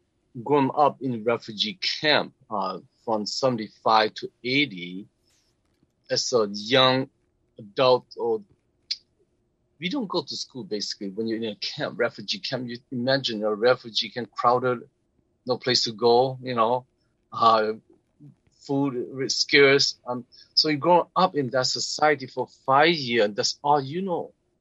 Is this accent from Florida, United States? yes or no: no; Kaukauna, Wisconsin, United States; And I remember growing up in Kokona, we are isolated from Appleton.